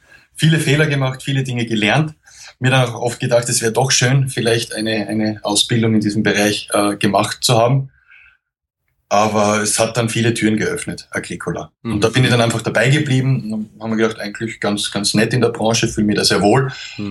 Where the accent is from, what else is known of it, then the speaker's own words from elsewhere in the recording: Graz, Styria, Austria; Ich habe in Wien nie gelebt, ich komme ursprünglich aus Graz, das ist die zweitgrößte Stadt.